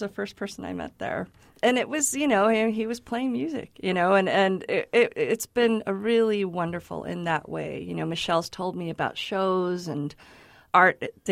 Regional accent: El Paso, Texas, United States; Well, for me, I was born and raised in El Paso, but then mm-hmm. I went away to study art, and I stayed away for over 30 years.

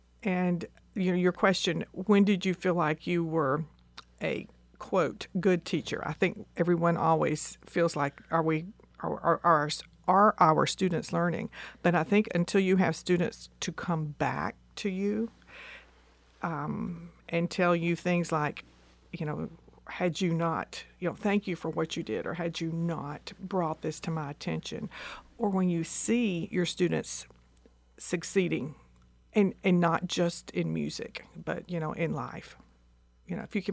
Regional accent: South Carolina, United States; I actually grew up in South Carolina and got my bachelor's degree at University of Georgia in music education.

